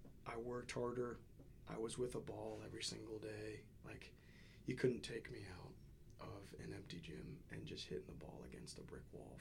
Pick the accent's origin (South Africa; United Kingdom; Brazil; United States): United Kingdom; England; So I'm English, like British, but I don't have an accent.